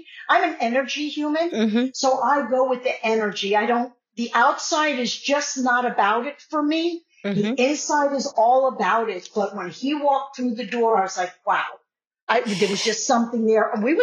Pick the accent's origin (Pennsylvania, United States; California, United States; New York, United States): New York, United States; I grew up in New York on Long Island, and I came out in school as well.